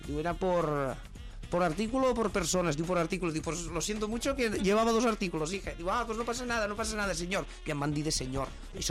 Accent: L'Hospitalet de l'Infant, Catalonia, Spain; jo sóc de l'Hospitalet, o sigui, jo visc a l'Hospitalet i estic aquí a la Mella

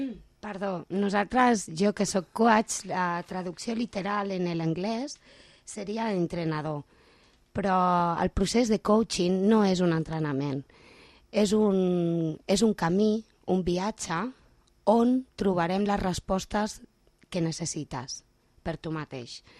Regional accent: Barcelona, Catalonia, Spain; now in L'Ametlla, Spain; jo vinc de Barcelona, estic visquent aquí a l'Atmella

